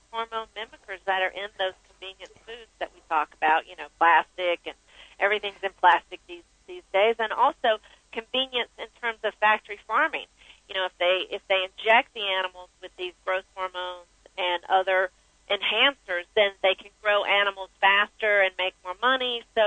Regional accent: North Carolina, United States; I grew up on in North Carolina. My dad farmed soybeans.

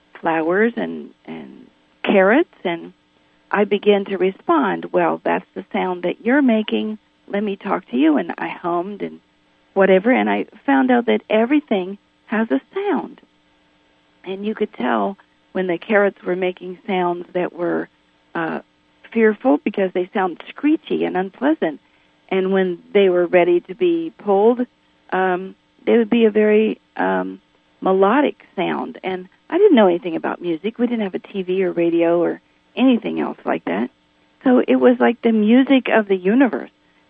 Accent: Appalachia, United States; I was raised in Appalachia, in a corn crib, actually, that was converted into a place where we could live.

